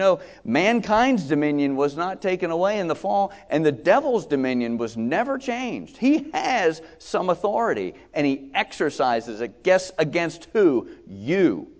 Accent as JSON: {"language": "English", "country": "United States", "said": "And as Americans, we go, hi-ya! Because I'm an American and I'm all about individuality and freedom."}